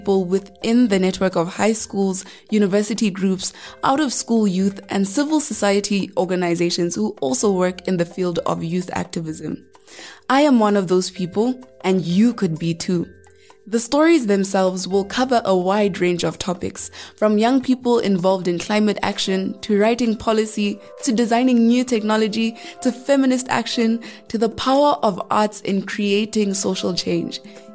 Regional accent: Soweto, Gauteng, South Africa; from Soweto

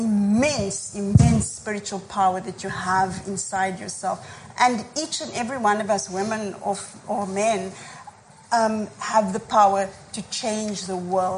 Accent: Cape Town, Western Cape, South Africa; born or raised there

